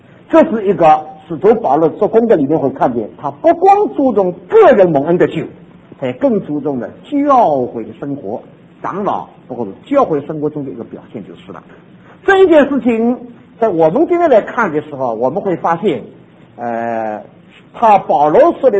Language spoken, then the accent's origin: Chinese; southern China, China; 我们中国人，或特别是我们南方人啊，我是个南方人，